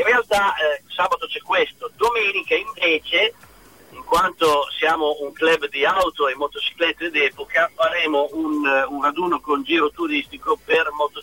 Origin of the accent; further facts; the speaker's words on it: Bazzano, Emilia-Romagna, Italy; Io purtroppo, che non sono neanche porrettano, perché io sono di Bazzano